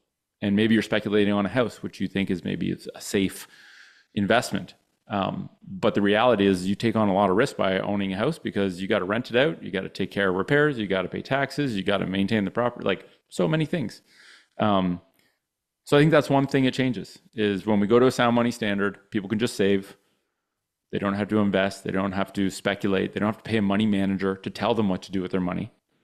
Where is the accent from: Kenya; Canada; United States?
Canada; We're from Canada.